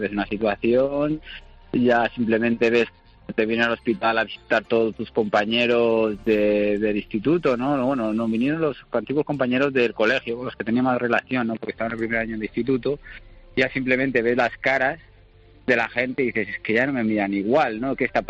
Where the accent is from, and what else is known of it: India; born or raised there